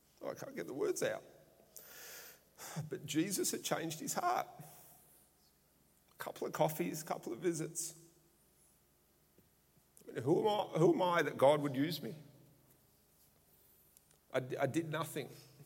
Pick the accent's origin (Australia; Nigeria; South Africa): Australia; I'm an Aussie male. I struggle to handle the emotion.